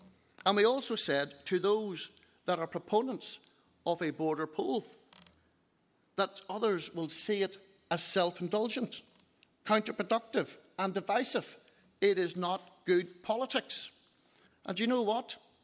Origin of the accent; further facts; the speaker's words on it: Northern Ireland, United Kingdom; The label I do is Northern Irish. I am Northern Irish.